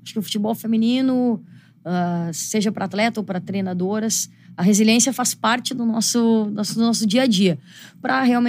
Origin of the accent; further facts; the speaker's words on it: Porto Alegre, Rio Grande do Sul, Brazil; Eu sou de Porto Alegre, sou gaúcha.